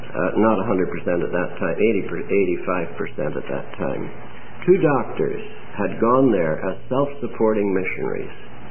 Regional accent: United Kingdom; I, as a British subject, could have gone back to Britain if I had got a sufficiently high rating to travel on a troop ship.

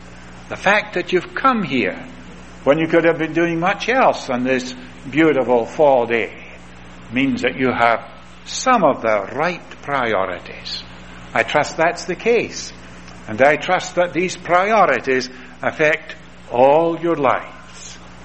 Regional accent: Scotland, United Kingdom; the home where I was brought up in Lanarkshire in Scotland.

